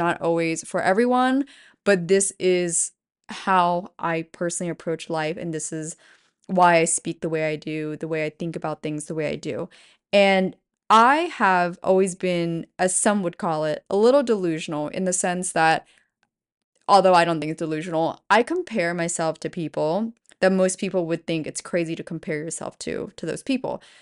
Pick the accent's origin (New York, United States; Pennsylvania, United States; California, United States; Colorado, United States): Pennsylvania, United States; And I'm sitting in my hometown of 8,000 people in Pennsylvania, and I'm just thinking, oh yeah, I'll go out to LA one day.